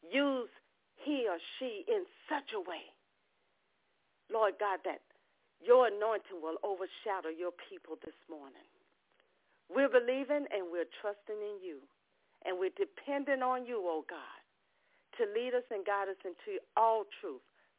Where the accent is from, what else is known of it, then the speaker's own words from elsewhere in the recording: Ocean Springs, Mississippi, United States; from Ocean Springs, Mississippi